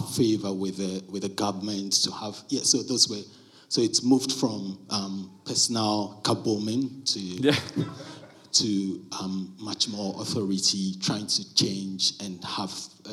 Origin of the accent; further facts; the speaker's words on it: Ghana; That was the sense that I grew up in.